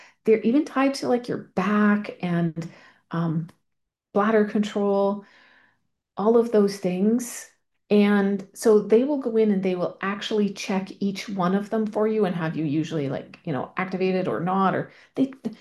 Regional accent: Canada; I am Canadian

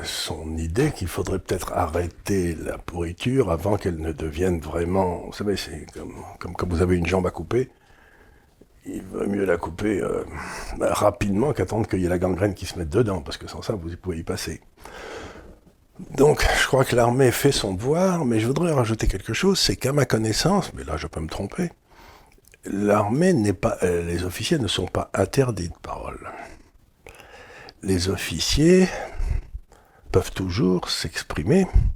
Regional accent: Aleppo, Aleppo Governorate, Syria; born there; Moi, quand je suis né à Alep, dans les années 40, la moitié de la ville était chrétienne, le quart était juive

